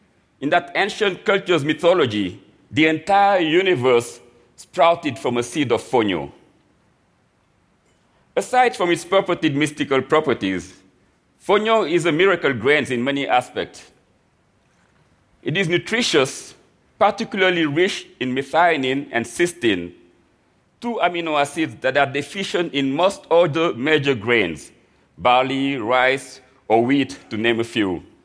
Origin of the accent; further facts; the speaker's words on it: Dakar, Senegal; now in United States; I was born and raised in Dakar, Senegal, and through a combination of accident and cosmic justice, became a chef in the U.S.